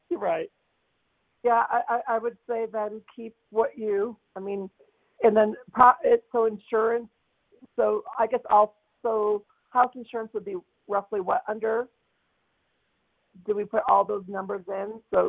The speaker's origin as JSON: {"language": "English", "town": "San Francisco", "region": "California", "country": "United States", "said": "Yeah, I'm from San Francisco, which I can tell you is probably 10 times denser, which is amazing."}